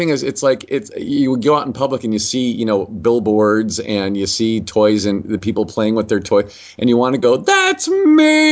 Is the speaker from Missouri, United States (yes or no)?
no; Indiana, United States; I believe that they're filming back in my home state of Indiana. So, you know, any reason to get back home to Indiana, I'm in for.